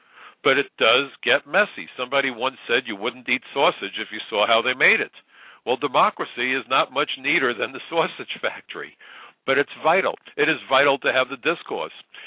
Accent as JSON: {"language": "English", "region": "New York", "country": "United States", "said": "I'm a New Yorker. New York is probably the most ethnically diverse city, certainly in the United States, if not the world."}